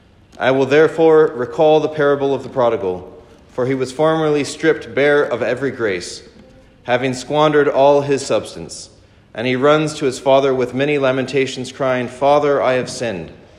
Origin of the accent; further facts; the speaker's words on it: Santa Barbara, California, United States; there's a priest that I grew up with in Santa Barbara